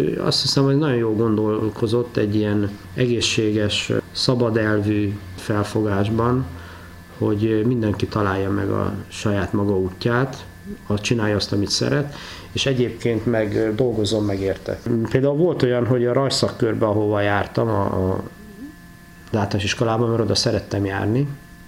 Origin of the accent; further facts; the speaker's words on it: Debrecen, Hajdú-Bihar, Hungary; moved away as an adult; ha megkérdezik ma is, hogy én hova valósi vagyok, én azt mondtam, hogy én debreceni vagyok, bár 84 vége óta, miután elvittek katonának, maximum nyári szünetekben voltam hosszabb ideig ott.